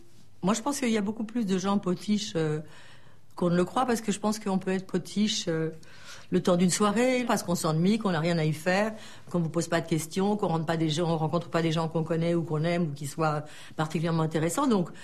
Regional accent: Paris, Île-de-France, France; Je suis plus une paysanne d'adoption parce que je suis parisienne et donc citadine.

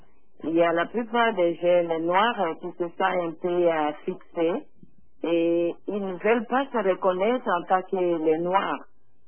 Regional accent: Canada; je suis canadienne d'origine de la République démocratique du Congo.

